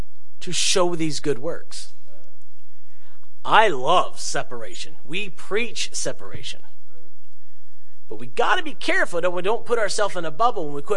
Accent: United States; And as an American, I can express that and I can vote accordingly.

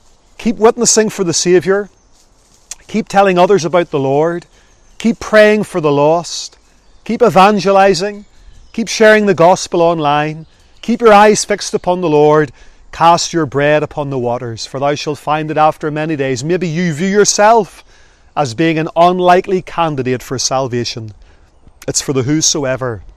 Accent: Northern Ireland, United Kingdom; accent: Northern Ireland; now in Port Lincoln, Australia; he picked up my Northern Ireland accent, and he says, "What are you doing in Kangaroo Island?" I says, "Well, we're on holidays for a day or two, and I live currently in a place called Port Lincoln."

